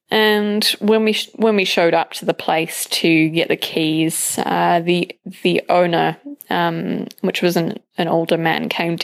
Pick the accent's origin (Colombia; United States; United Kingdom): United Kingdom; now in New Zealand